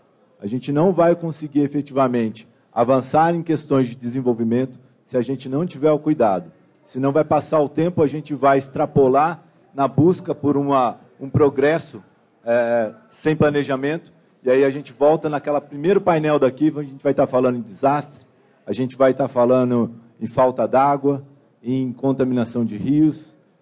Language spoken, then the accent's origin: Portuguese; Santo Antônio do Pinhal, São Paulo, Brazil; Eu sou de Santo Antônio do Pinhal, um pequeno município na Serra da Mantiqueira